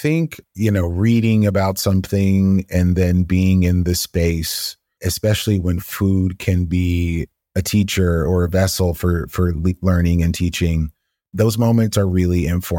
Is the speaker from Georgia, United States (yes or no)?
yes; Atlanta, Georgia, United States; growing up in Atlanta, you know, that I came into much contact